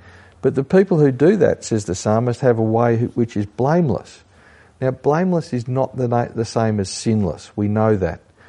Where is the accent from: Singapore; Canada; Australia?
Australia; And I said, "Mate, we're from Australia, but I had a book."